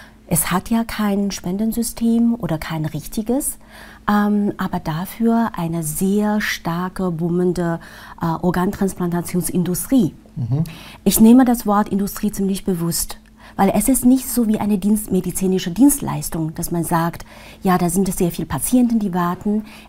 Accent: Beijing, China; in Peking, in meiner Heimatstadt, wo ich herkomme

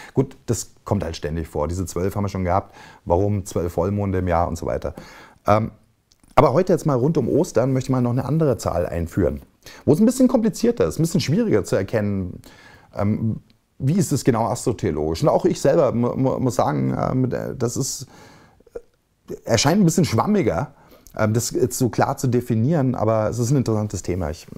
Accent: Bavaria, Germany; ich komme ja aus Bayern und in Bayern siehst du das Kruzifix ganz oft, weil halt das katholisches Land und das ist Kultur.

